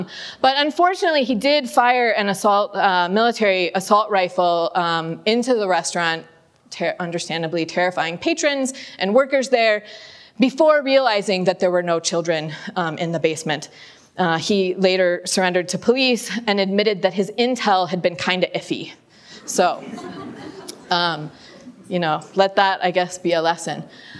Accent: Iowa, United States; Presumably, Senator Grassley, who is from my home state of Iowa

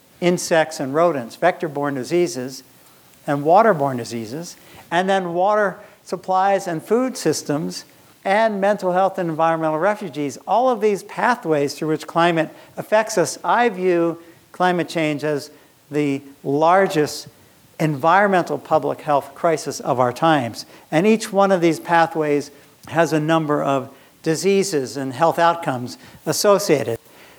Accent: Madison, Wisconsin, United States; And this is my hometown, Madison, Wisconsin, at 14 below zero.

